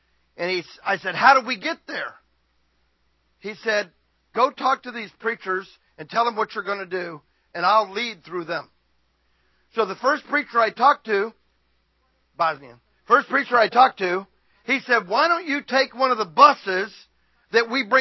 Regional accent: Florida, United States; When I was growing up, my daddy said, we're going to the beach. I grew up in Florida. We went to the beach all the time.

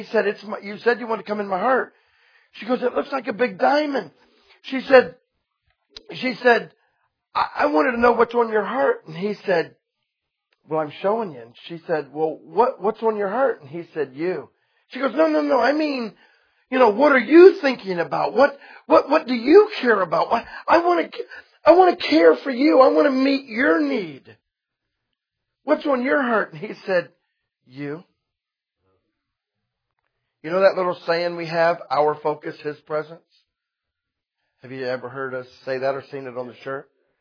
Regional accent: Florida, United States; I'm just telling you, I'm from Florida, and man, you just walk over and you pick up a handful of sand

